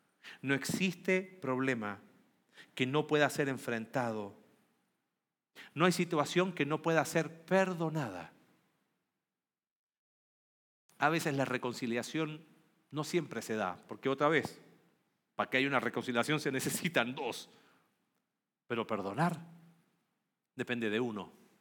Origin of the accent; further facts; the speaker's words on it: Chile; Él es mexicano, yo soy chileno.